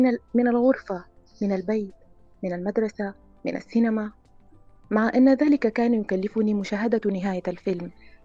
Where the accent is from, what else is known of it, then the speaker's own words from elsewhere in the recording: Nyala, South Darfur, Sudan; نعم نعم، من نيالا من غرب السودان.